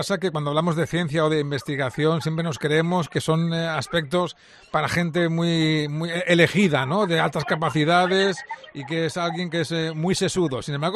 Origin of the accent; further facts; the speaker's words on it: Valencian Community, Spain; como somos así los valencianos